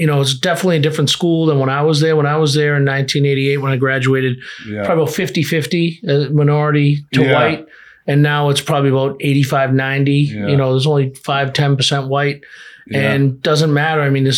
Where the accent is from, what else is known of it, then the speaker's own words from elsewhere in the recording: Brockton, Massachusetts, United States; You know, I grew up in Brockton, so I'm partial to the Brockton fighters